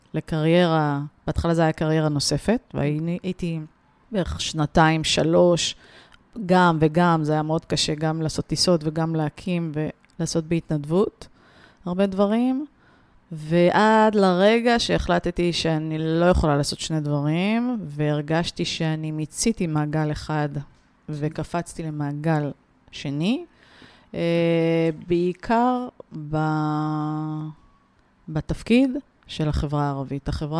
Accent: Netanya, Central District, Israel; דרך אגב, גדלתי בנתניה, שתדעי לך. וכיום אני גר במושב מימי.

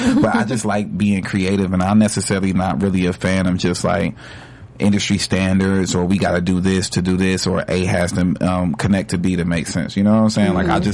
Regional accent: Chicago, Illinois, United States; I'm from Chicago and I'm black.

